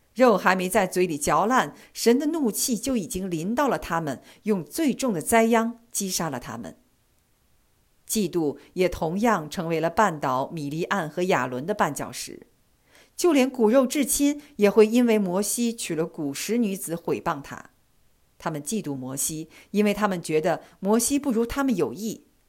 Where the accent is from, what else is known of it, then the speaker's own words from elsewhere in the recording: China; 用我们中国人的话讲，就是白眼狼，非但不领情，反而忘恩负义